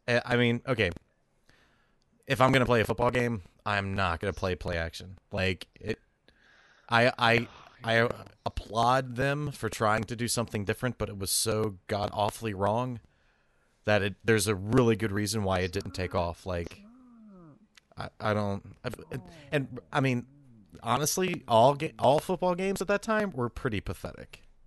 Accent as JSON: {"language": "English", "region": "Kentucky", "country": "United States", "tie": "born or raised there", "lives_now": "Cincinnati, United States", "said": "Born and raised. Born and raised in Northern Kentucky. Literally 10 minutes from Cincinnati"}